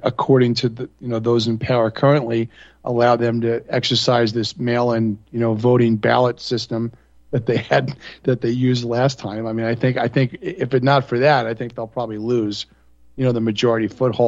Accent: New York, United States; I grew up in North Central Long Island, and, you know, I graduated in 1978.

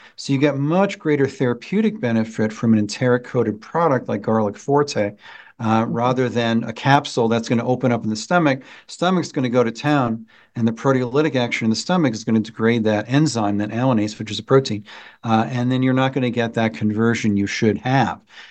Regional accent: New York, United States; Well, I'm Italian. I grew up Italian in New York.

